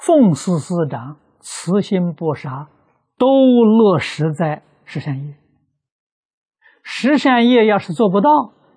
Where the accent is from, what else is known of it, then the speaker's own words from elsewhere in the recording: China; 啊，我们中国人讲断章取义，错了。